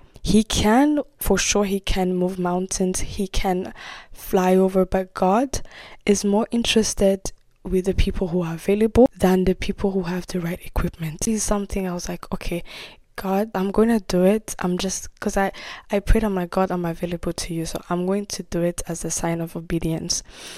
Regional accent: Burundi; I was born and raised in Burundi. I am the second child at home.

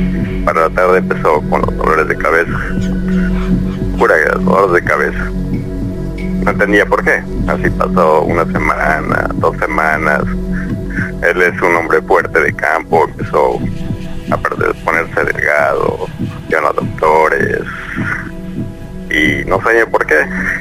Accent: Tlaxcala, Mexico; Yo soy del estado de Tlaxcala.

